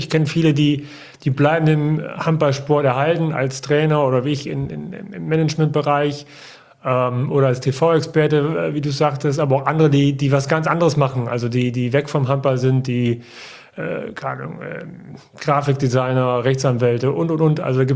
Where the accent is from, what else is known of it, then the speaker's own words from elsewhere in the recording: Osnabrück, Lower Saxony, Germany; Ich komme aus einer Handballerfamilie. Ich bin in Osnabrück geboren und bin da auch aufgewachsen.